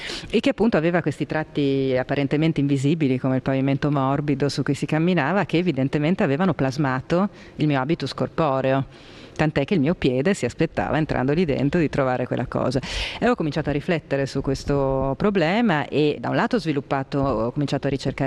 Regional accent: Milan, Lombardy, Italy; Io sono milanese di nascita e quindi sono in realtà vissuta fino all'età dell'università in una città che è impregnata di design

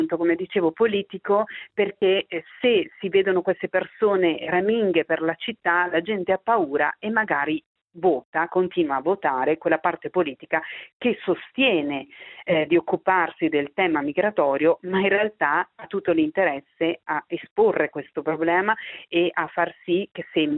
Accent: Veneto, Italy; now in Como, Italy; sono anche una comasca d'adozione perché sono veneta di origine ma vivo qui da più di 10 anni, è qui a Como.

